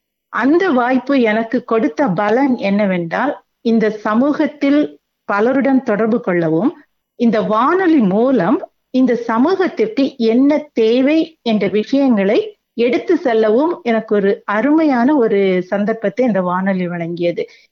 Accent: Nagercoil, Tamil Nadu, India; moved away as an adult; now in Australia; என்னுடைய சொந்த ஊர் நாகர்கோவில். திருமணத்திற்கு பிறகு 1992 புலம்பெயர்ந்து வந்தோம் ஆஸ்திரேலியாவிற்கு. வாழ்க்கை வந்து ராக்ஹாம்டன் என்ற ஊரில் ஆரம்பித்தது.

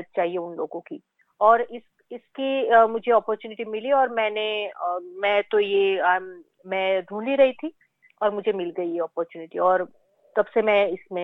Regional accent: Ahmedabad, Gujarat, India; moved away; मैं भारत से गुजरात से हूँ और अहमदाबाद में मेरा घर है। तो मैं यहाँ पे 2018 में माइग्रेशन में तब हुआ, तो तब से मैं यहाँ पे ही हूँ।

